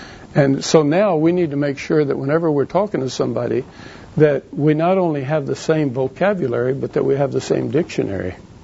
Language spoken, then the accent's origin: English; Marion, United States; Now, the unusual thing about that is I grew up in Marion. This is the last place in the United States of America that I wanted to start a church.